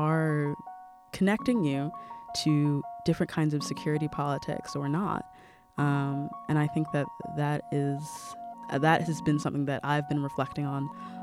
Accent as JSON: {"language": "English", "country": "United States", "tie": "born or raised there", "said": "diverse in a different way than I experienced growing up in the United States"}